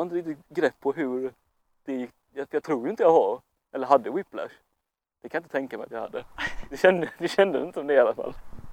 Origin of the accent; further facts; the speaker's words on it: Halland County, Sweden; Jag är från Halland, vi säger inte är.